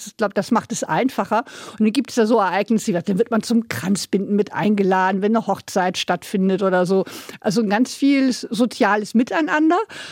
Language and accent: German; Hamburg, Germany; Ich bin so ein bisschen an der Elbe mit aufgewachsen. Meine Eltern stammen beinahe aus Altona, also sogar aus Mottenburg.